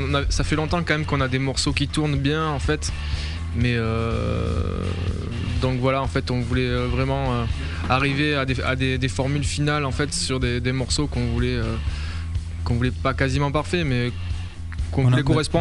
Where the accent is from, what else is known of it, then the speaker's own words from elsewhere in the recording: Perpignan, Occitanie, France; also born or lived in Montpellier; J'ai fait mes études à Montpellier et je suis de Perpignan, donc encore plus.